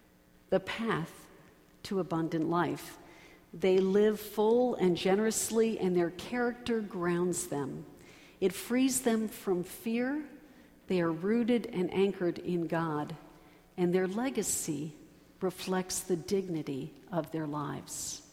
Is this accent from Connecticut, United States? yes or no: yes; Greenwich, Connecticut, United States; I have to say, growing up in Greenwich and being back in this county now in ministry for the last 11 years